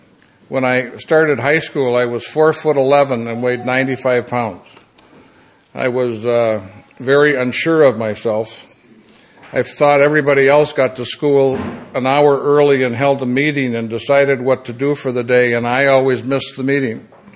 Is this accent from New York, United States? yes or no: no; Minnesota, United States; We come from Minnesota, which is, if this were the United States, it's in the middle of the United States in the northernmost part.